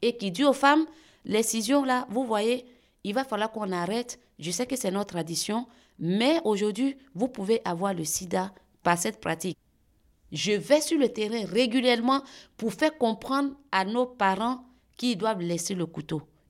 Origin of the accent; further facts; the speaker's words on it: Kavakouma, Montagnes, Côte d’Ivoire; born there; Je viens de la Côte d'Ivoire. Donc, je suis née à Kavakouma, dans les 18 montagnes. Donc, précisément dans le village de ma mère